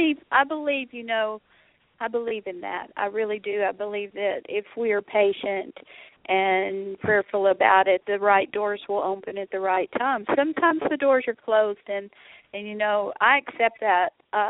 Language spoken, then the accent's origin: English; Memphis, Tennessee, United States; because I'm from Memphis, Tennessee